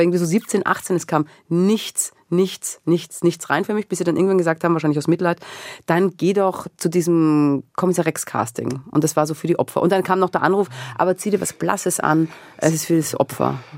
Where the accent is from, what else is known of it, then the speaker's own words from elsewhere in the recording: Breitenfurt, Lower Austria, Austria; Ich komme aus Breitenfurt und ich musste nach Wien reinfahren.